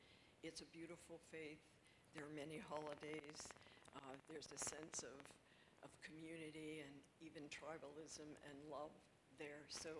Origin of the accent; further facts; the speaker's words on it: East Coast, United States; And especially, I think, for me growing up on the East Coast, there was a lot of personal sense of anti-Semitism, or being othered, or being different, or being not accepted.